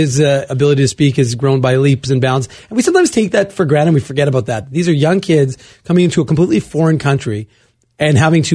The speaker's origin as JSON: {"language": "English", "town": "Winnipeg", "region": "Manitoba", "country": "Canada", "said": "he found out we're from Winnipeg, asked us what we were going for."}